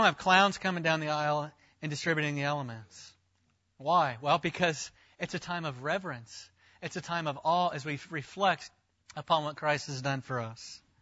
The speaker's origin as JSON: {"language": "English", "region": "Florida", "country": "United States", "tie": "born or raised there", "said": "I grew up in Florida, where every afternoon in the summer, you look out and you see the dark cloud"}